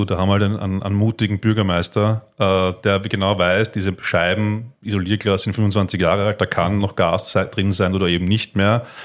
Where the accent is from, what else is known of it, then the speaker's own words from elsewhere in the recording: Austria; bei uns in Österreich ist so viel Hausmüll, musst du 8 Millionen Leute intelligent sozialisieren